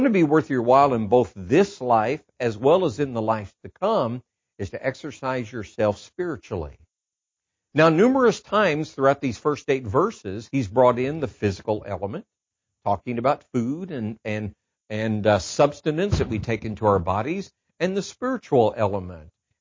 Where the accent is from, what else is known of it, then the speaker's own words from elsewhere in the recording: Midwest, United States; I'm from the Midwest, and I can speak to this very personally.